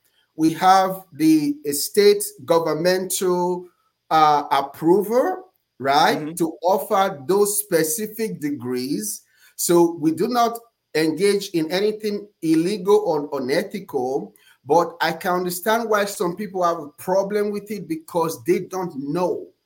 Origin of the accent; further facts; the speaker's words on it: Nigeria; I'm from Nigeria. We send thousands of dollars every year from proceeds from our school to help people in Africa.